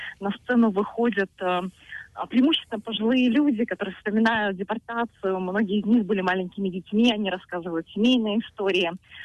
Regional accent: Crimea, Ukraine; Я просто крымчанка, да. Я украинка

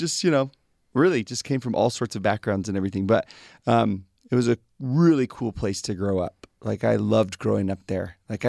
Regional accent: Sugar Land, Texas, United States; I'm from Texas, Sugarland, Texas.

